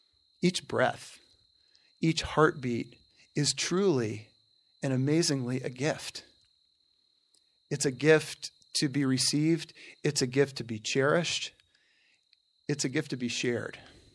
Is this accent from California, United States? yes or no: yes; California, United States; And yes, I'm a Californian too, Emily.